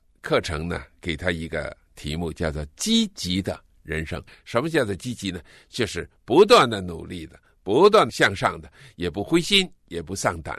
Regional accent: China; 今天我们中国人都很常常挂在嘴巴上的一句话，就是往前看

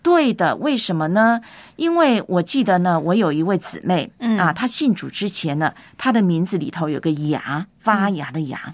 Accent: Taiwan; 在我的老家台湾也是有，

